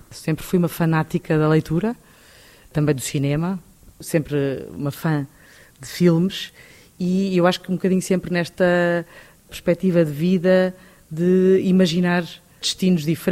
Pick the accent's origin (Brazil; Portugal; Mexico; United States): Portugal; Lisbon; born there; A minha mãe nasceu em Foz de Cua, o meu pai em Torres Vedras. Encontraram-se os dois em Torres Vedras e depois vieram viver para Lisboa, onde eu nasci.